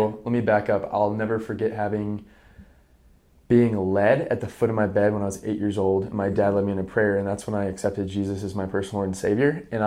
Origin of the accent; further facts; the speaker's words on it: Ocala, Florida, United States; I was born in Ocala, Florida on a horse farm.